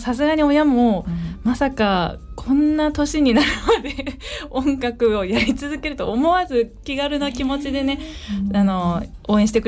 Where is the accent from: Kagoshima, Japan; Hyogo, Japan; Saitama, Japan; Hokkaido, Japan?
Kagoshima, Japan; あの鹿児島出身なんですけど